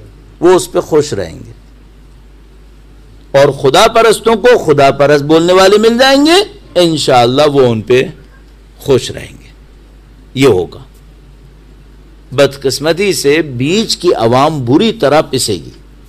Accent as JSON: {"language": "Urdu", "country": "Pakistan", "said": "ہمارا تعلق پاکستان سے ہے"}